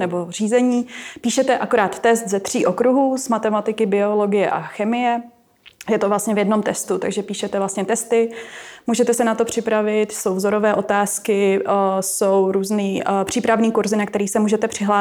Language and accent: Czech; Plzeň, Plzeň Region, Czechia; jsem v podstatě rodačka z Plzně, nebo jsem vyrůstala v Plzni